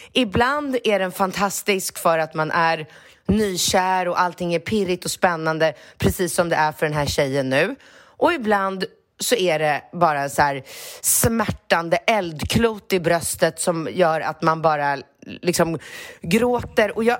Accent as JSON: {"language": "Swedish", "country": "Sweden", "moved": "as an adult", "lives_now": "Austin, United States", "said": "Jag är en svensk 43-årig tjej, bor i Austin, Texas sedan 10 år tillbaka."}